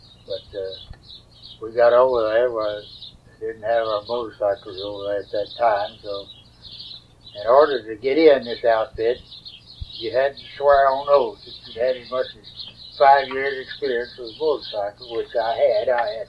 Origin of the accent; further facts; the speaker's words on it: Texas, United States; born there; No, I was born in Lansing County.